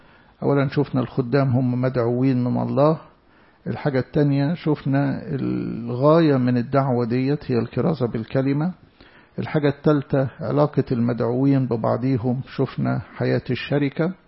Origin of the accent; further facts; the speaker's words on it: Alexandria, Alexandria Governorate, Egypt; عشان كده مثلا عندنا في اسكندرية هنا